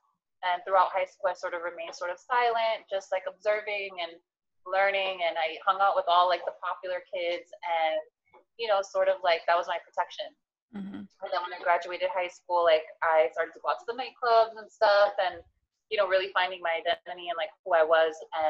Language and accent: English; New Jersey, United States; also born or lived in Paterson; I was born in Patterson, which is sort of like middle to low income community. My mom moved us to Bergen County, which was more like middle upper class. So I had like those two worlds.